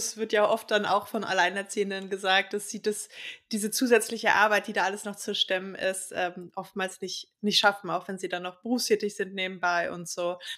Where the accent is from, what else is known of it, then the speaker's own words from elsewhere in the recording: Berlin, Germany; born there; ich bin ja gebürtige Westberlinerin